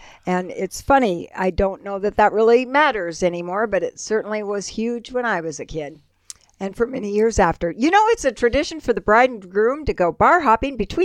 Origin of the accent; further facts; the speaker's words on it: South Dakota, United States; And I grew up in South Dakota, so I'm highly qualified to read this.